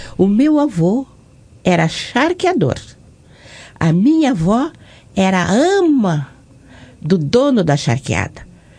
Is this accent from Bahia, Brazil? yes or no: no; Santa Maria, Rio Grande do Sul, Brazil; born there; eu sou natural de Santa Maria, mas o meu reduto, o quilombo da onde eu nasci é Passo Fundo.